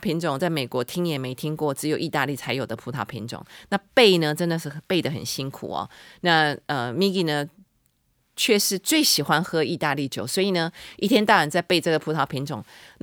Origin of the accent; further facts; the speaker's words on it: Taiwan; 或者是我一个台湾人，真的看不到讲中文的人哦